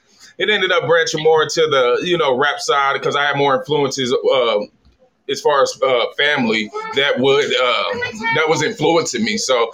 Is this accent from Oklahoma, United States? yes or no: yes; Oklahoma City, Oklahoma, United States; also born or lived in Lawton; I'm originally from Lawton, Oklahoma. I grew up in Oklahoma City, though.